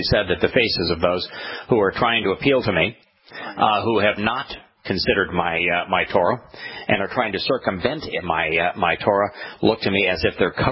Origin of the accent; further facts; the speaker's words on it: California, United States; accent: universal accent; I grew up in California, so I have what's called the universal accent. You know, it's kind of the national accent. Southern California.